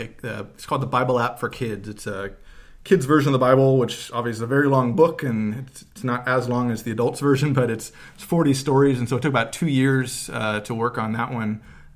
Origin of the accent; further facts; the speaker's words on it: East Coast, United States; moved away as an adult; now in Los Angeles, United States; I grew up out on the East Coast near Washington, D.C., and I came out to L.A. to study fine arts and also animation at USC.